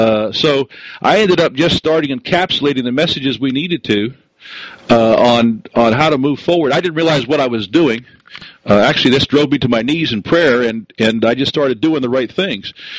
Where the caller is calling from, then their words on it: Wilmington, Delaware, United States; Right outside of Wilmington, Delaware, just on the edge of the Mason-Dixon line.